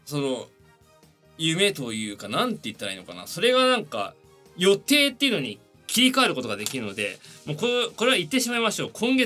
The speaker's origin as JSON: {"language": "Japanese", "region": "Tokyo", "country": "Japan", "tie": "born or raised there", "said": "東京都生まれ東京育ちでございます。"}